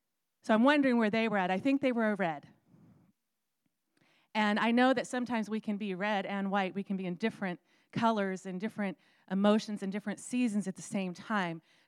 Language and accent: English; Texas, United States; now in Seattle, United States; Y'all know I'm from Texas. And when I first came here, I didn't want to stay here.